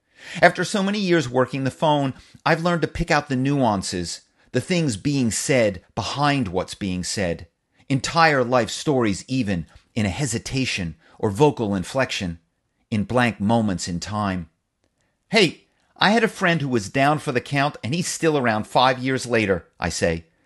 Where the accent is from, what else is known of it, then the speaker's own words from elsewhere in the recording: Philadelphia, Pennsylvania, United States; accent: Philly; "How you doing?" I ask, my Philly accent like a fist tapping at the window.